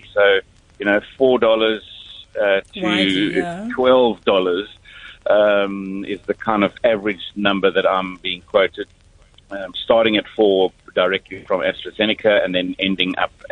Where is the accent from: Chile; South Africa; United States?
South Africa; I'm a South African.